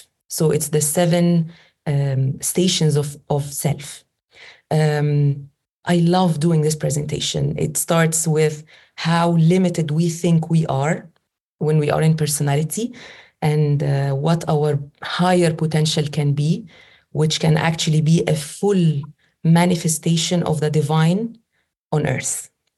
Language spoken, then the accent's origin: English; Egypt; I'm Egyptian. I come from Egypt. I live in Egypt. I am a Muslim